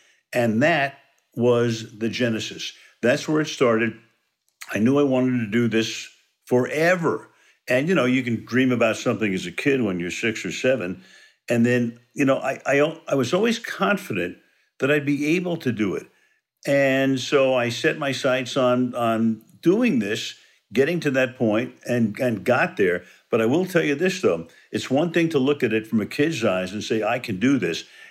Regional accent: Brooklyn, New York, United States; I grew up in Brooklyn. And how many kids can grow up within walking distance of Major League Baseball?

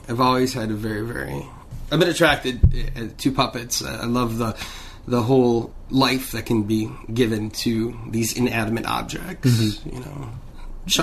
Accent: Minneapolis, Minnesota, United States; I grew up in Minneapolis, mm-hmm. a suburb of Minneapolis, yeah.

